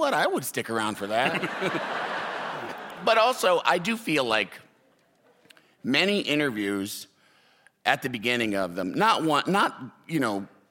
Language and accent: English; Illinois, United States; Illinois. I'm from Illinois.